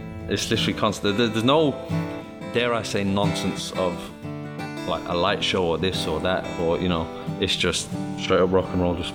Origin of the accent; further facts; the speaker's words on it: Manchester, North West England, United Kingdom; also born or lived in Ireland; now in Chicago, United States; I'm from Ireland originally, a place called County Mayo, but I grew up in Manchester.